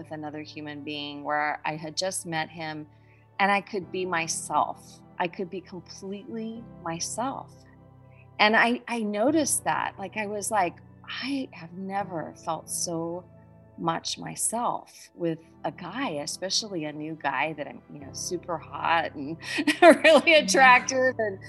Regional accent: Oregon, United States; And I came from Oregon, he was from Northern California.

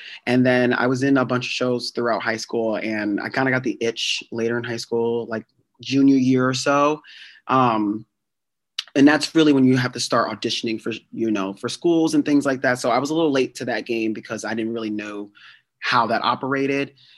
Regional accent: New Jersey, United States; I think, you know, growing up in Jersey, you know, my parents are so accepting of me

